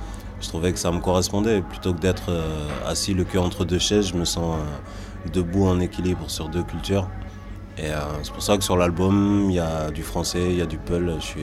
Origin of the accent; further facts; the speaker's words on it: Bordeaux, Nouvelle-Aquitaine, France; also born or lived in Senegal; now in Paris, France; Je suis Peul Bordelais, j'ai grandi à Bordeaux, ça fait juste quelques mois là que je suis à Paris, et je suis né au Sénégal.